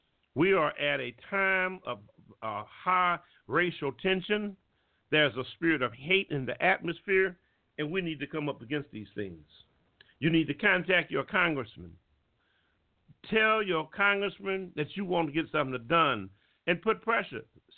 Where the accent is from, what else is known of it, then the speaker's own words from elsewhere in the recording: Alabama, United States; I'm from Alabama.